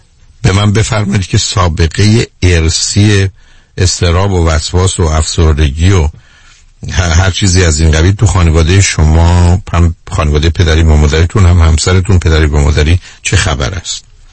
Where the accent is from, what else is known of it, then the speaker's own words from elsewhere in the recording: Iran; now in Europe; من چون ایرانی هستم در یک کشور اروپایی پذیرفته نیستم